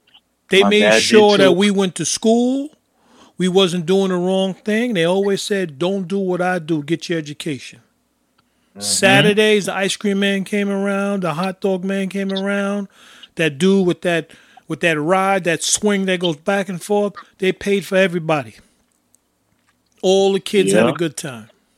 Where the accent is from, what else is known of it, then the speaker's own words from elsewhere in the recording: Brooklyn, New York, United States; But I grew up in Bed-Stuy, Brooklyn, right?